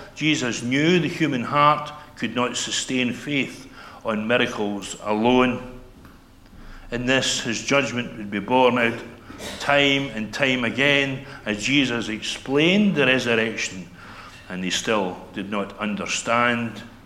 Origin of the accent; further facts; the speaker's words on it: Rothesay, Scotland, United Kingdom; I come from Rothsay in the island of Bute, where I had lived for 52 years up until the end of last October, until my wife and I moved to Aberdeenshire.